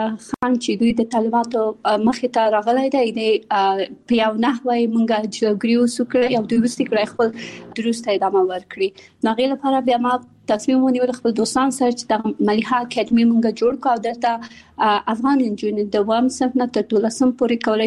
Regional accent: Kabul, Afghanistan; also born or lived in Pakistan; د ملیحه اکاډمي بنسټ ایښودونکې یم. زه په کابل کې زیږیدلی یم

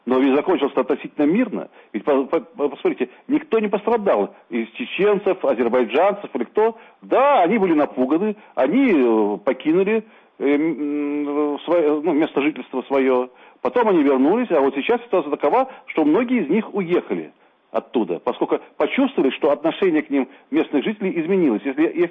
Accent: Latvia; Я латыш, и я горжусь тем, что я латыш

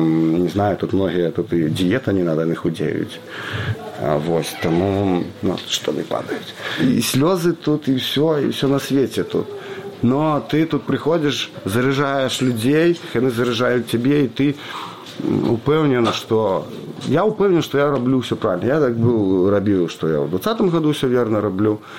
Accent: Staryya Darohi, Minsk Region, Belarus; Это стяг моего родного города, старые дороги

